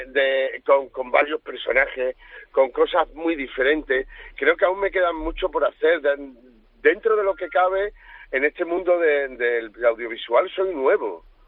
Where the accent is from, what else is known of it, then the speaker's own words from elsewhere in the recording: Andalusia, Spain; mi aportación como andaluz, quiero que sepan que somos trabajadores